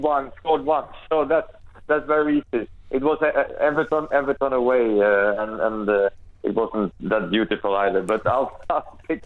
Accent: Stockholm, Stockholm County, Sweden; English is a second language; especially for me in my hometown here in Stockholm, it will be great.

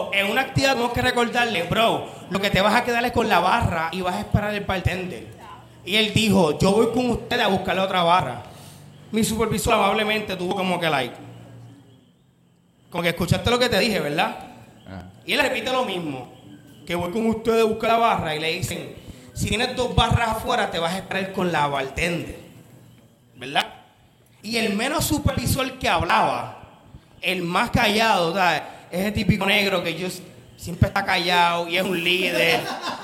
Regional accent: Puerto Rico; Aquí somos bien boricua, bien local.

